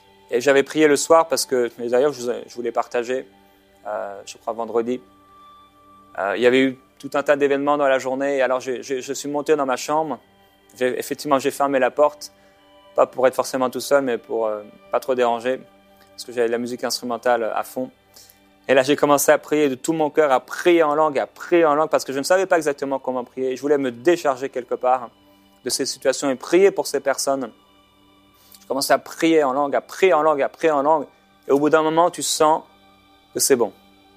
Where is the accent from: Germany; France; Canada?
France; Chez nous, en France